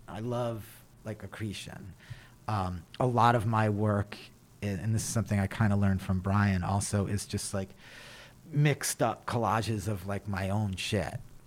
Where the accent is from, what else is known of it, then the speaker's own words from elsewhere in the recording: New York, United States; And as a New Yorker, I did not want to see a bunch of, like, you know, people who didn't live in New York